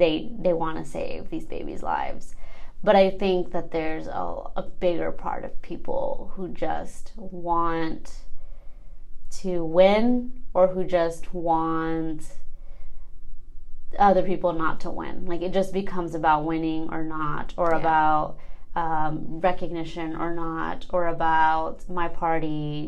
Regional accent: Mexico; I'm from Mexico

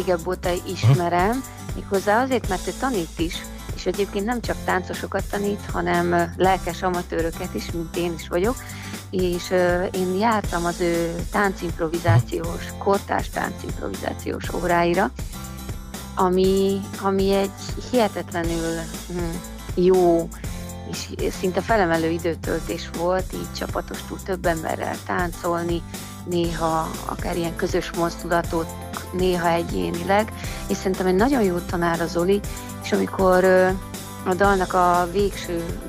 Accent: Southern Slovakia, Slovakia; now in Hungary; én a Felvidékről származom, nem tudtam hazamenni a temetésére.

